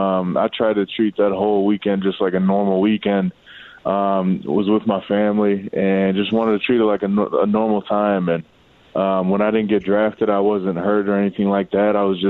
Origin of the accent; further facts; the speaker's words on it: Wisconsin, United States; also born or lived in Iowa; now in Arizona, United States; I'm from Wisconsin, originally born in Iowa, but grew up in Wisconsin.